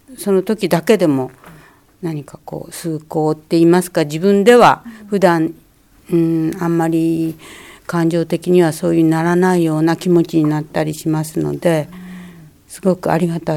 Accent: Toyama, Japan; 私は富山出身で、割と信仰心が厚い地方だと思うんですよね。

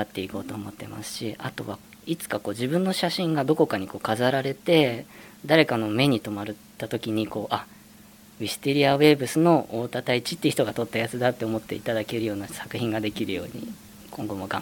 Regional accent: Fujisawa, Kanagawa, Japan; also born or lived in United States / Tokyo; もともと生まれが片瀬海岸の方になって、そこでずっと生活してたんですけど、専門学校卒業して20歳の時ですね、でちょっとアメリカの方に2年半ほど行って、で日本に帰ってきてから東京都内の方に住んでました。

